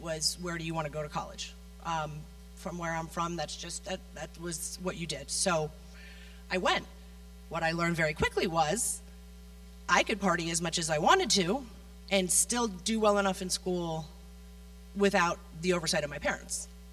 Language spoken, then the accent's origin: English; Connecticut, United States; So I didn't grow up in a Christian household. I grew up back east in Connecticut, about 25 minutes outside New York City.